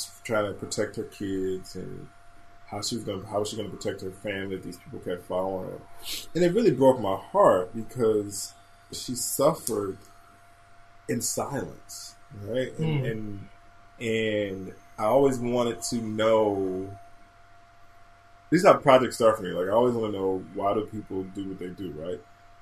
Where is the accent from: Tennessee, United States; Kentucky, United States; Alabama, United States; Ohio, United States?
Ohio, United States; Cleveland; Oh, yeah. Grew up in Cleveland, born and raised in Cleveland, grew up in the projects, and then we moved to St. Clair. We lived a lot of different places. We moved a lot.